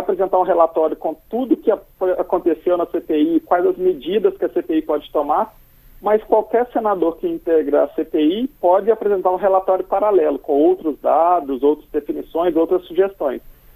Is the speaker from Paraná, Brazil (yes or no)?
no; Minas Gerais, Brazil; Eu sou lá de Minas Gerais